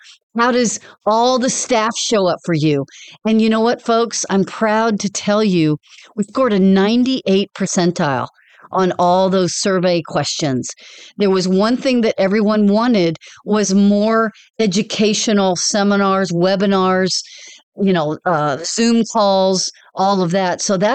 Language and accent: English; Dallas, Texas, United States; I grew up in Dallas. My kids were born in Denton.